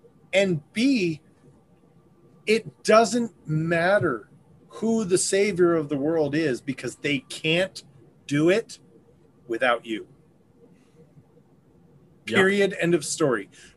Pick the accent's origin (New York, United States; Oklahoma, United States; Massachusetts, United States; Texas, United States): Oklahoma, United States; Stillwater; born there; I was born in Stillwater, Oklahoma, and that's where Eskimo Joe's is.